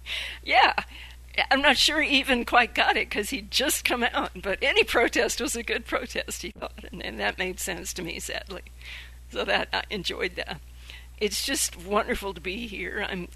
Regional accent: Baltimore, Maryland, United States; Liz McAllister had lived and worked and helped form Jonah House in Baltimore, my hometown, with her husband Phil Berrigan, and I knew them.

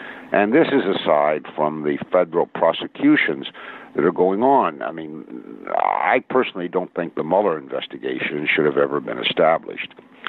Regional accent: Kentucky, United States; now in New York, United States; I grew up in Kentucky, but I came to Columbia to get my PhD.

